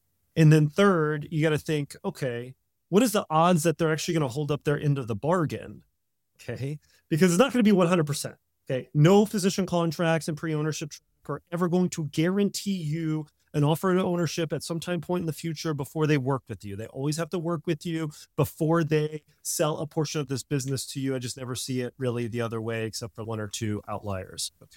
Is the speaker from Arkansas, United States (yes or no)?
no; New Orleans, Louisiana, United States; moved away as an adult; now in Milwaukee, United States; She is from Milwaukee. I'm from New Orleans area. Moving from New Orleans to Milwaukee is a little bit daunting, to be honest.